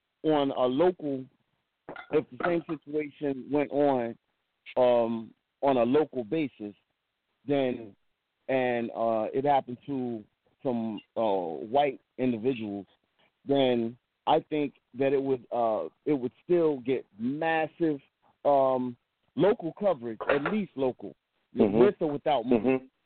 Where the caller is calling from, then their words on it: New Orleans, Louisiana, United States; I'm calling from New Orleans.